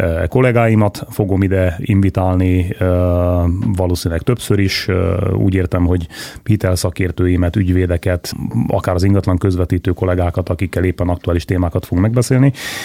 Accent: Salgótarján, Nógrád, Hungary; Salgótarjáni vagyok én egyébként eredetileg

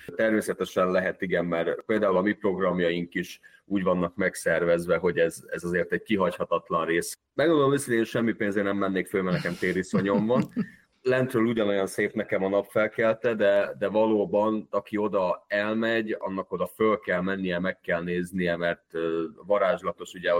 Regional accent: Hungary; főleg ha megtudják, hogy magyarok vagyunk.

